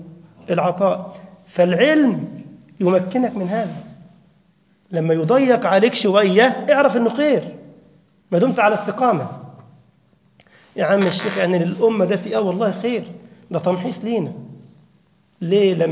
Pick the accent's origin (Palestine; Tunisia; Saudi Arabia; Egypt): Egypt; شوف بس عندنا في مصر